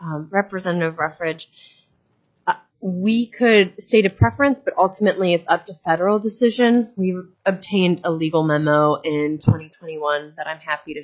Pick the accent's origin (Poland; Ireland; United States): United States; Midwest; I grew up in the Midwest, actually. I did not grow up in Alaska.